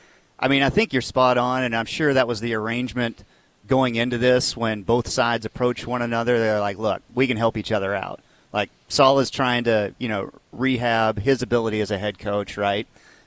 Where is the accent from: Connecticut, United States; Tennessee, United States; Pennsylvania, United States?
Tennessee, United States; Franklin; So I grew up in Franklin off of Snead Road, kind of in the Temple Hills area. My parents are still there. I went to Brentwood High School. My sister went to Franklin High School.